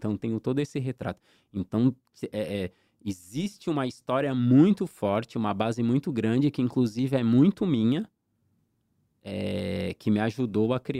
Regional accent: Santos, São Paulo, Brazil; Minha Infância na Zona Noroeste, em Santos. Porque foi um momento único. E desde lá eu já desenhava.

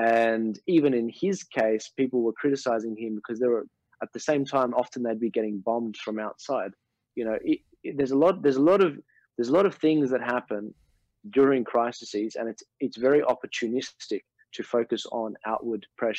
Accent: Australia; I mean, I was on one of the last cruise ships to safely go on as an Australian

